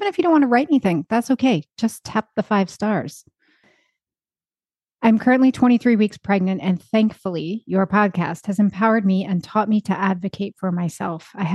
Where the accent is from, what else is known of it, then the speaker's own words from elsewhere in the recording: Canada; I grew up in Canada